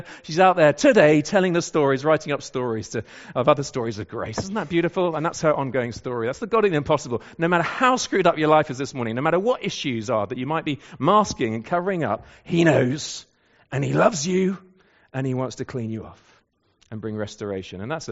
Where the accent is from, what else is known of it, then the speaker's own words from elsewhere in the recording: England, United Kingdom; Let me talk as an Englishman